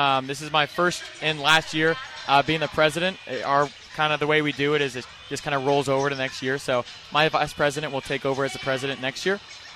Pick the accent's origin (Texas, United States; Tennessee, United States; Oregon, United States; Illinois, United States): Oregon, United States; now in Phoenix, United States; I'm from Oregon. All my family's from Oregon, but I really love it here